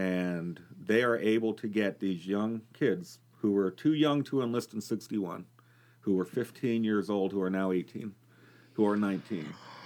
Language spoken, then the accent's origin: English; Orangeburg, South Carolina, United States; And I mentioned in my hometown of Orangeburg, St. John's Cemetery